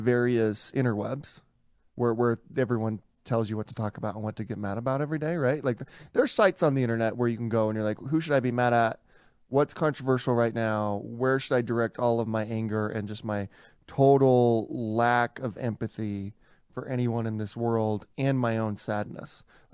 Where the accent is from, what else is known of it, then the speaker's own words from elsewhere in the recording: Illinois, United States; Literally, like, I grew up in Illinois.